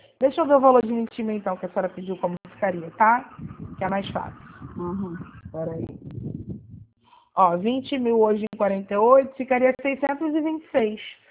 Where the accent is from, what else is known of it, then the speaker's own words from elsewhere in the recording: Rio de Janeiro, Brazil; Eu sou do Rio.